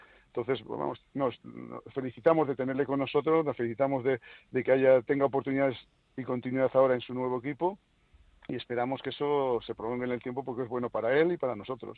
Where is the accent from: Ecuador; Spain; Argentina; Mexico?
Spain; como digo, españoles y como entrenador y seleccionador que soy en este momento.